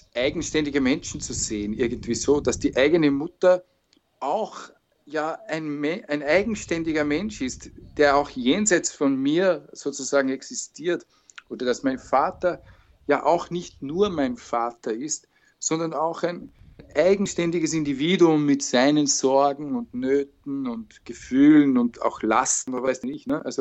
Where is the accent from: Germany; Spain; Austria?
Austria; Eferding, Upper Austria; Auf diesem Feldweg im Bezirk Everding, wo ich aufgewachsen bin.